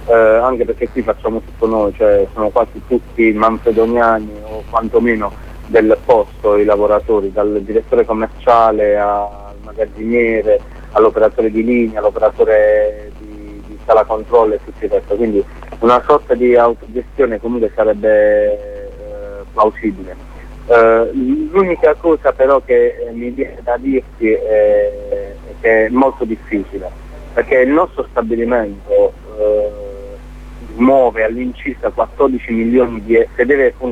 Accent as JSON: {"language": "Italian", "town": "Bari", "region": "Apulia", "country": "Italy", "said": "Sì, sono di Bari."}